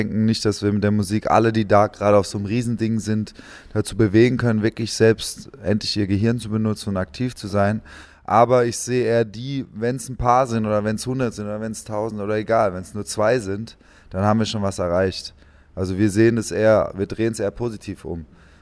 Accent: Heidelberg, Baden-Württemberg, Germany; now in Berlin, Germany; wir sind ja aus Heidelberg ursprünglich, also wohnen schon lange in Berlin, wir beiden jetzt zumindest.

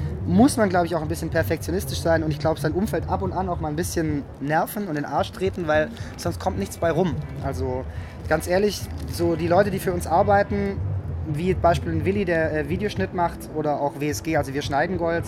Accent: Bad Boll, Baden-Württemberg, Germany; Also ich komme nicht gebürtig aus Stuttgart, ich komme auch aus einem kleinen Kaff, 50 Kilometer entfernt, Bad Boll.

